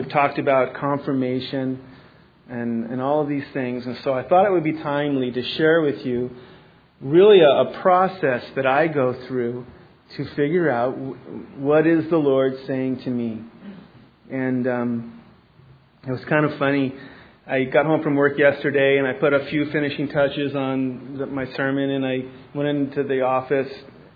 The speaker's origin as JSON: {"language": "English", "country": "Ireland", "said": "except that I'm Irish and I went to college in Missouri"}